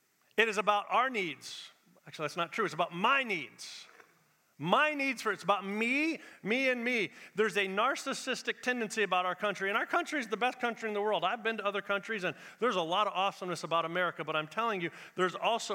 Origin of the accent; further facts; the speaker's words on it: United States; I know this is true about you, because A, I'm American, and B, I am indulgent.